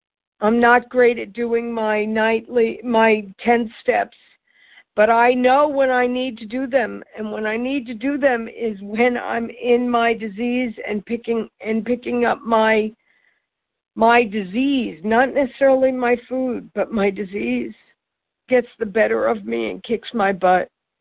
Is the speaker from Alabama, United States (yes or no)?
no; New York, United States; I'm from New York.